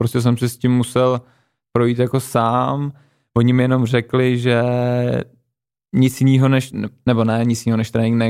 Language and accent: Czech; Nymburk, Central Bohemian Region, Czechia; já vlastně pocházím z Nymburka, to je asi tady kousek, nevím, 40 kilometrů od Prahy, kde jsem teda začínal i s hokejem